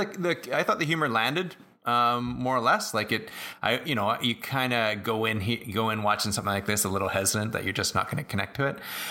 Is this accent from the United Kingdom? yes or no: no; Canada; Hey, I'm from Canada.